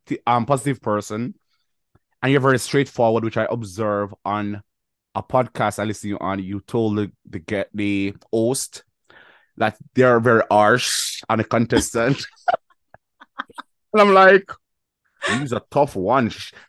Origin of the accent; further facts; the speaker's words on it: Jamaica; even though I'm Jamaican